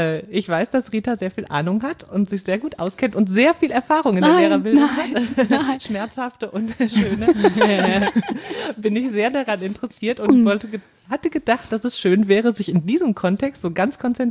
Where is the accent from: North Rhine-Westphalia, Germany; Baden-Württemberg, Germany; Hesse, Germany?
North Rhine-Westphalia, Germany; Aachen; ich komme aus Aachen, ich arbeite in Aachen an der Uni